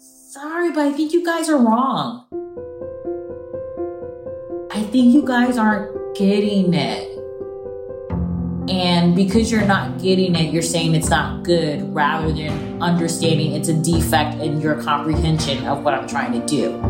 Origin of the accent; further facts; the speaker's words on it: Midwest, United States; Because I'm from the Midwest. Everything is well done.